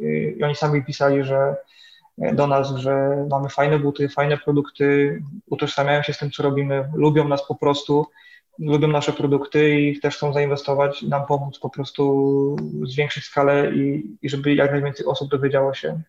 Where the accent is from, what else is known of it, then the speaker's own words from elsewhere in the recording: Lesser Poland, Poland; zakładów wszystkich z okolicy Wadowic, tej lokalnych, bo ja się stąd wywodzę, ja też pochodzę z rodziny szewskiej